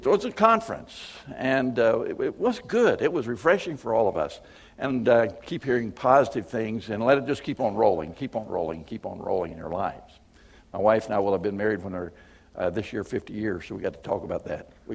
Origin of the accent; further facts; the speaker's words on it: North Carolina, United States; I'm a Southern boy, actually. I grew up pretty well in North Carolina, and we talk slow in North Carolina.